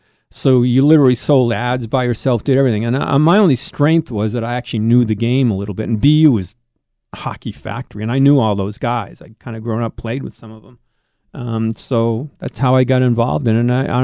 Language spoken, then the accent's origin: English; Boston, Massachusetts, United States; I was born in Boston, yes. Boston, Massachusetts. It's a city on the East Coast.